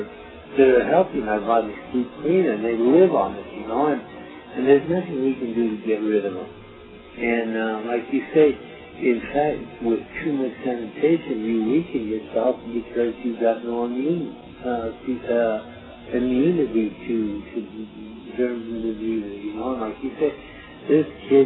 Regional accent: Aztec, New Mexico, United States; I come from Aztec, and there's some Yankee in my blood

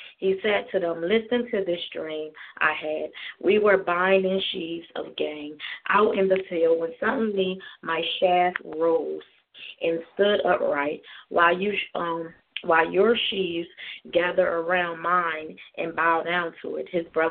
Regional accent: Chester, Pennsylvania, United States; I'm from Chester, Pennsylvania, outside of Philadelphia.

